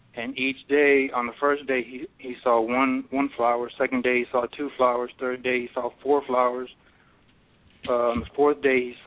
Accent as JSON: {"language": "English", "region": "Texas", "country": "United States", "said": "You know, I'm from South Texas, you know, Mexican-American, all that yada yada."}